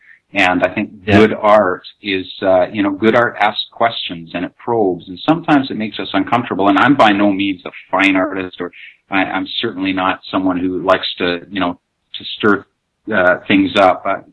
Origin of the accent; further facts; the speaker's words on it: Canada; I'm a Canadian